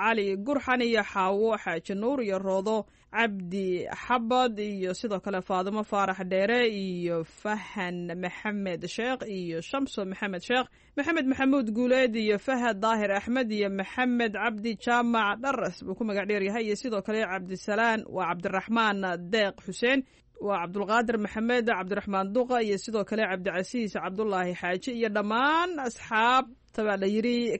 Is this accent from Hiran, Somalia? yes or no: no; Mogadishu, Banaadir, Somalia; waa degmada howlwadaag marka waa xaafadihii aan ku dhalannay kulley baa anigu aan ku dhasho aan ku soo koray